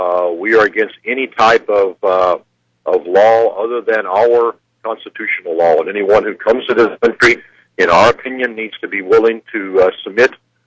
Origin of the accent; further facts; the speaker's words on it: Missouri, United States; No. I live, of course, in Florida there, okay. But I'm originally from Missouri.